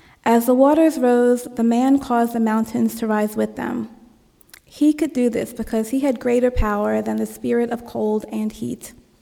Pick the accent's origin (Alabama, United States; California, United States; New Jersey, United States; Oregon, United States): New Jersey, United States; In my home state, New Jersey, many activities are planned to help the environment.